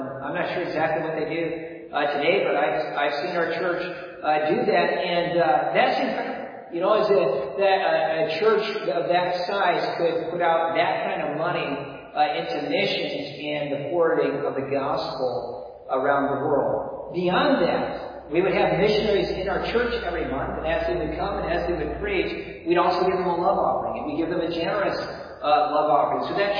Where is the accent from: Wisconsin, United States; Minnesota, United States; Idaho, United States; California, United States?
Wisconsin, United States; And I tell them I'm from Wisconsin. My home church in Wisconsin was pastored by my dad.